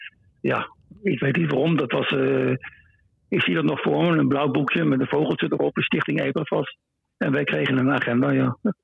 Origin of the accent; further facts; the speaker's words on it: Netherlands; als Nederlander die daar zit zonder familie en zonder contacten, is het een hel.